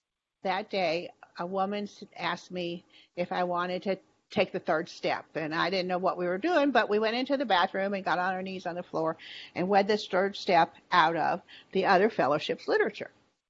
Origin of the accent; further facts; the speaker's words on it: Kentucky, United States; I was from Kentucky, and I grew up poor